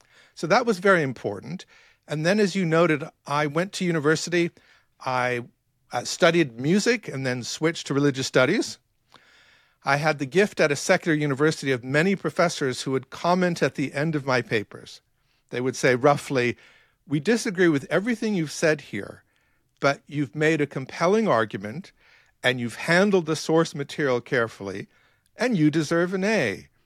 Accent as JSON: {"language": "English", "region": "Wales", "country": "United Kingdom", "tie": "born or raised there", "said": "Sure. I grew up in Wales."}